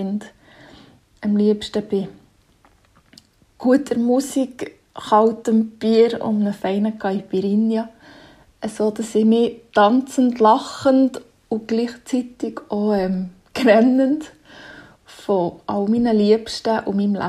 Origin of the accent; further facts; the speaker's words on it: Bern, Switzerland; ich bin 35 und ich komme aus dem Kanton Bern.